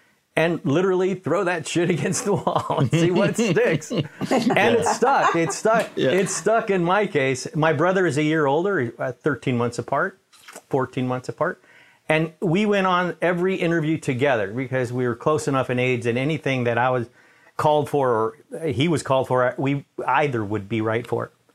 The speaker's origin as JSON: {"language": "English", "town": "Manhattan", "region": "New York", "country": "United States", "tie": "born there", "said": "Yeah, I was born in Manhattan, in New York."}